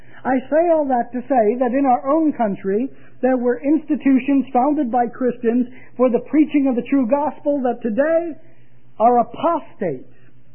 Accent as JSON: {"language": "English", "region": "Pennsylvania", "country": "United States", "tie": "born or raised there", "said": "And the scary thing is today that in my home state of Pennsylvania"}